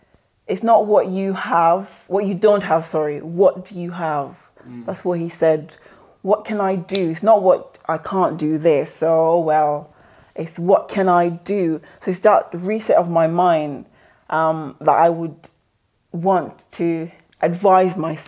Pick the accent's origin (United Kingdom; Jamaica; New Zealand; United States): Jamaica; I mean, we grew up in Jamaica. My mom was a single mom.